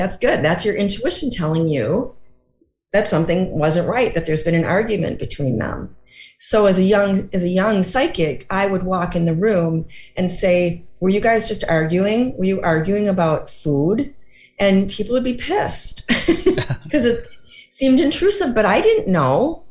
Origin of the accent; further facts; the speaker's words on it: Minnesota, United States; Well, I'm from Minnesota. 50 degrees? That's a lovely day.